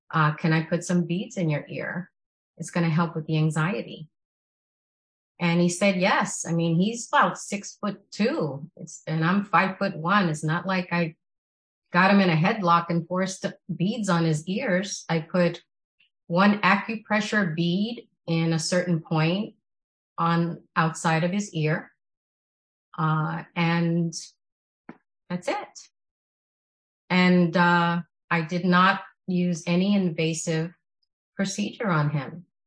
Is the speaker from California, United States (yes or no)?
no; Bronx, New York, United States; I am from the Bronx in New York City. In 2011, I came to St. Carlos as I heard of the Wellness Center through my doctoral training program.